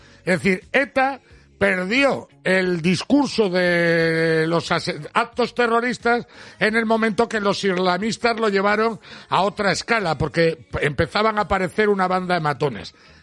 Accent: Cantabria, Spain; una pasada que uno de los mejores equipos del mundo venga a Cantabria a hacer pretemporada, venga a mi pueblo

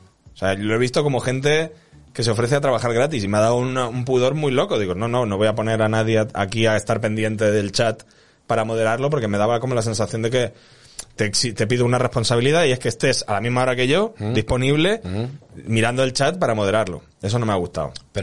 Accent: Blanes, Catalonia, Spain; Protección Civil de Blanes, de mi pueblo

